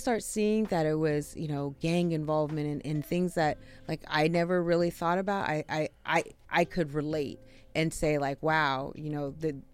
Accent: United States; I'm an American raised child.

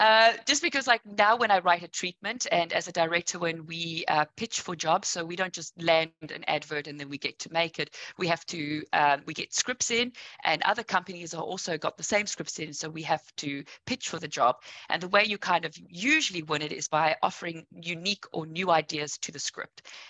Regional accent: Johannesburg, Gauteng, South Africa; And off to Cape Town I went, because I'm originally from Johannesburg.

